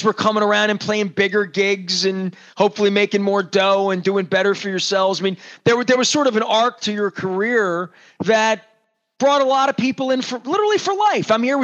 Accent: Dundalk, Maryland, United States; dude, I'm from Dundalk. I'm here. I had no crab cake like this, you know?

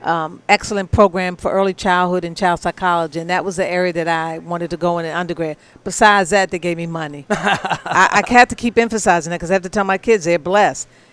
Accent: Baltimore, Maryland, United States; So I grew up in West Baltimore. I'm a product of Baltimore City Public Schools.

